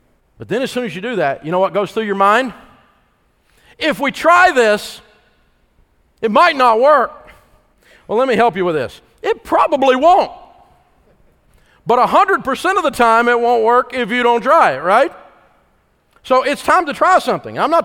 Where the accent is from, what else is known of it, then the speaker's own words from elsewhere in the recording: the South, United States; And I'm a Southerner. I mean, that Southern yell